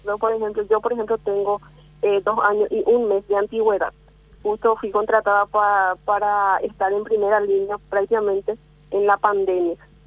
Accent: Coronel Oviedo, Caaguazú, Paraguay; Soy de Coronel Oviedo, pero cumplo función en la unidad sanitaria de Caaguazú.

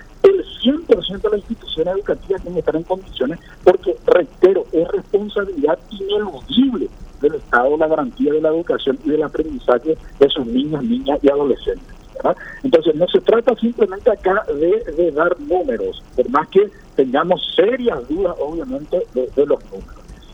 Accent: Paraguay

